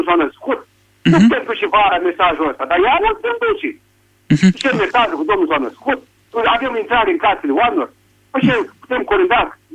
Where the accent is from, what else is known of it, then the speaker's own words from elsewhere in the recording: Romania; ați văzut că din 3 decembrie și noi am spus la mulți ani și noi suntem români.